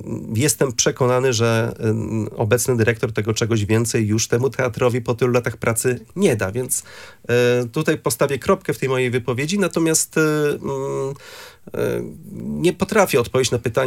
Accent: Gdynia, Pomeranian Voivodeship, Poland; born there; Ja jestem gdynianinem z urodzenia, nie mieszkam wprawdzie w Gdyni od lat

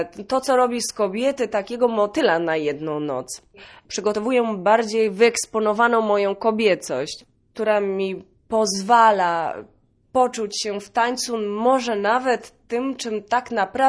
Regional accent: Podlaskie Voivodeship, Poland; born there; Urodziłam się na Podlasiu

